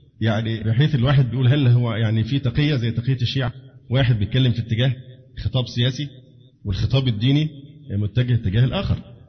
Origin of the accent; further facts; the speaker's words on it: Egypt; اللي ينفع عندنا في مصر اللعب بهذه الورقة